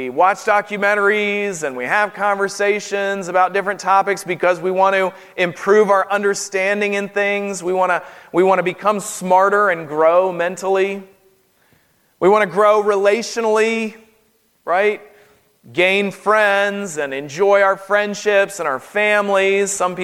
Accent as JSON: {"language": "English", "region": "North Carolina", "country": "United States", "tie": "born or raised there", "said": "Growing up in North Carolina, we had a Food Lion store."}